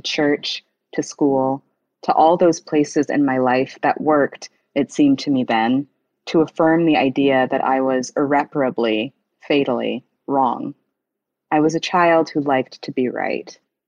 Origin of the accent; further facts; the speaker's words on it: Huntsville, Alabama, United States; I also knew that I wanted to set it in my hometown, mostly just because I don't read a lot of books that are set in Alabama, or particularly in Huntsville, Alabama, which is a really interesting city.